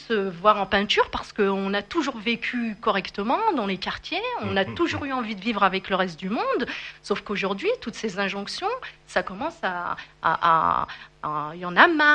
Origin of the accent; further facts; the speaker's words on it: France; Moi, je suis française, je veux critiquer la France, j'ai le droit de le faire. Je suis française avec toutes les nationalités que j'ai